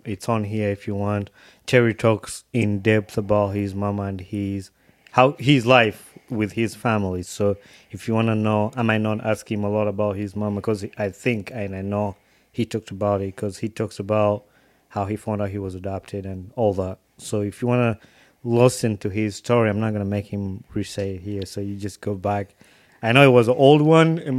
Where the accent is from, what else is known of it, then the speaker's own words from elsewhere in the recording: Uganda; And I guess when people think about me, I'm from Uganda, they think about that.